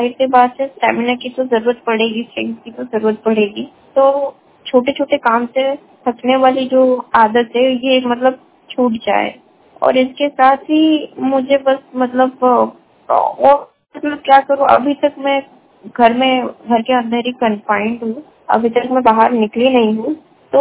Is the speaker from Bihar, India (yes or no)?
no; Odisha, India; और मैं पूरी उड़ीसा से हूँ।